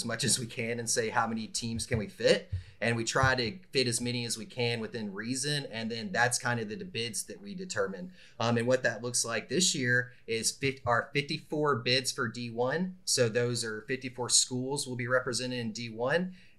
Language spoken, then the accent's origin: English; Augusta, Georgia, United States; When you talk about Winthrop, though, it also, I'm from Augusta, Georgia.